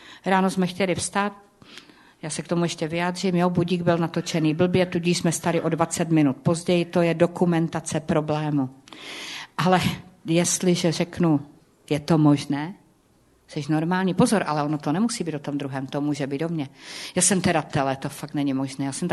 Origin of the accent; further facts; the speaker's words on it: Zlín Region, Czechia; já jsem z Valašska, já jsem temperamentní